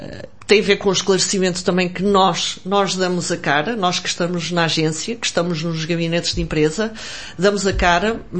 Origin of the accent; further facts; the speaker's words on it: Portugal; Eu, como portuguesa